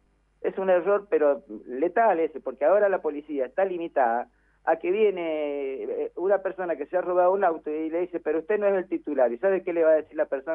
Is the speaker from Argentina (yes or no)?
yes; Argentina; nosotros somos, y lo voy a decir como el argentino, dígalo, nosotros somos truchos. El argentino es trucho, por naturaleza.